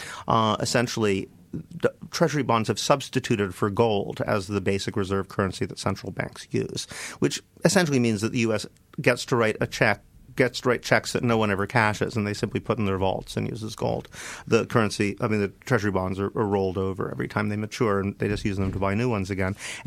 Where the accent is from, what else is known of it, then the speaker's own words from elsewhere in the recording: United States; I mean, I come from the United States.